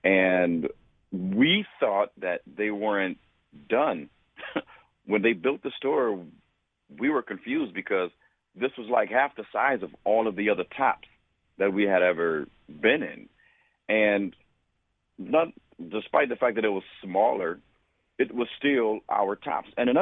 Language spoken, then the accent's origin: English; Buffalo, New York, United States; When I was growing up, I grew up in the Fillmore-Leroy area, and many of you probably remember the Central Park shopping plaza